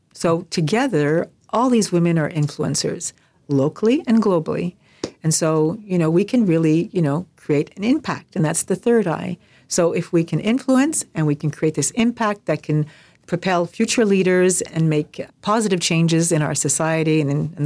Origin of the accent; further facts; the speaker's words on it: Canada; And so I guess I just so happen to be Canadian.